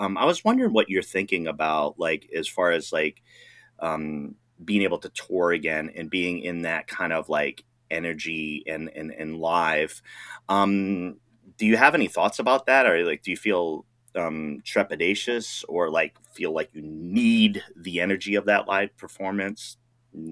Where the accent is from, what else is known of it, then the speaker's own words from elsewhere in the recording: Rhode Island, United States; I'm originally from Rhode Island, so as you head out there, I'm sure it'll be a hot, fun time.